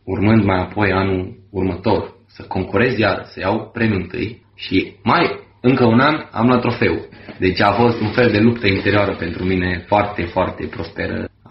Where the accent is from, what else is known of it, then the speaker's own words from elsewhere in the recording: Vulcan, Hunedoara County, Romania; also born or lived in Deva; Eu sunt din Vulcan, by the way, și cam de acolo am plecat împreună cu familia, de am ajuns la Deva, tata cu serviciu și mama mea apoi angajându-se și ea tot aici.